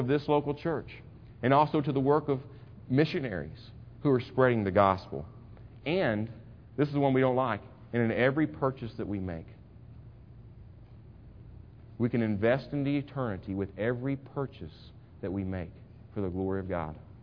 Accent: Michigan, United States; born there; and I was born in Michigan

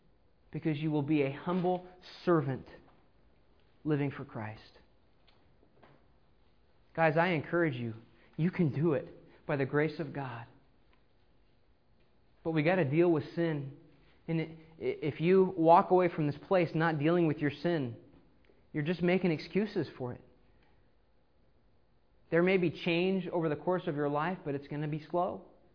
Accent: United States; you know, I'm Cherokee, I'm American Indian, all the red, my people, the red people are going to be over here

